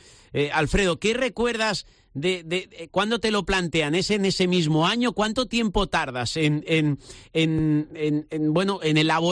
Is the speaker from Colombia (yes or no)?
no; Alicante, Valencian Community, Spain; el himno que nos hace sentirnos orgullosos como alicantinos y como herculanos